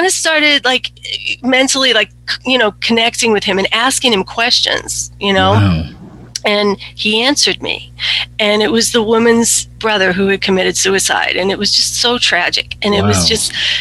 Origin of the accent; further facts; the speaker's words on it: Boston, Massachusetts, United States; growing up in Boston, what do we have there? Salem.